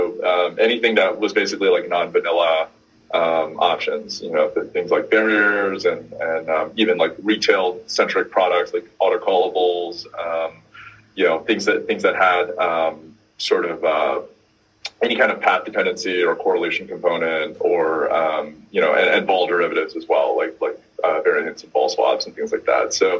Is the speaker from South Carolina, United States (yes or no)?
no; Texas, United States; I grew up in Texas, kind of in middle school and high school.